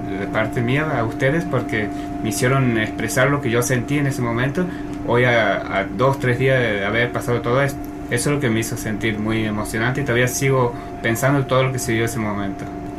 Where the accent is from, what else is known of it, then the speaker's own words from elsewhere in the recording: Río Grande, Tierra del Fuego, Argentina; Nosotros venimos de Tierra del Fuego, Río Grande.